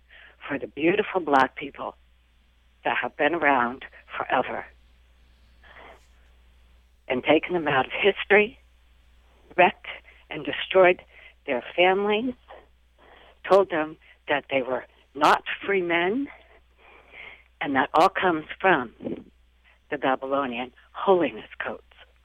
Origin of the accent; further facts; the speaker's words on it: San Francisco, California, United States; I was not raised a racist. Thank God for my father. And I was raised in San Francisco.